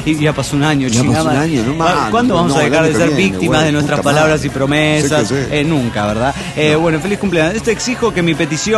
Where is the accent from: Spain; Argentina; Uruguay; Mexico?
Mexico; Tapachula, Chiapas; de Tapachula.